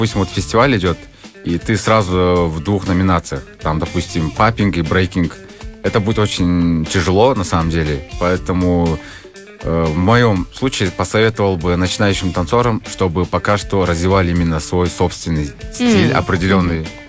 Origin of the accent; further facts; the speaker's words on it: Kyrgyzstan; Я первый кыргыз именно в этой батле